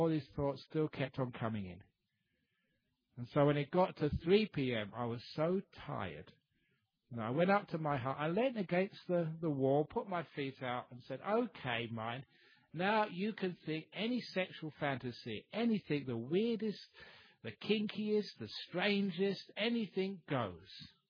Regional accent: England, United Kingdom; So as an English monk, I had as much tea as I ever wanted.

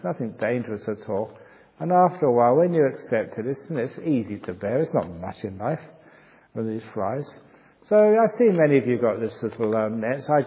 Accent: England, United Kingdom; No, only English people can. I'm English, you're all foreigners.

